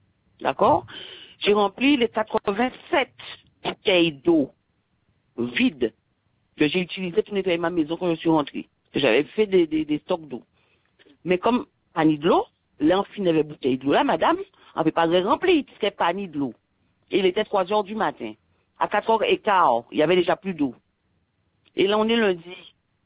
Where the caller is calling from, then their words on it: Guadeloupe; Je suis arrivée chez moi en Guadeloupe depuis lundi dernier, le 27 juillet.